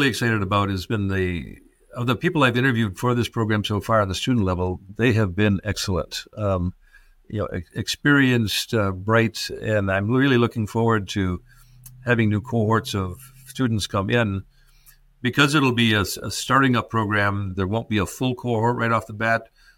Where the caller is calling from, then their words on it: Michigan, United States; I'm speaking from Michigan where it's already dark outside, it's cold outside.